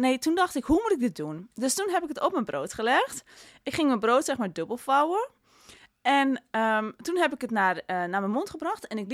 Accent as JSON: {"language": "Dutch", "country": "Netherlands", "said": "wij als Nederlander misschien iets meer daar een evenwicht in kunnen vinden."}